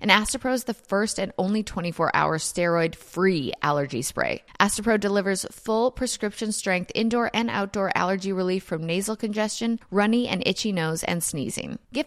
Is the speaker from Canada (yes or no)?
yes; Canada; everyone called me out for being Canadian, so instead of saying a boat, I kept being like, about?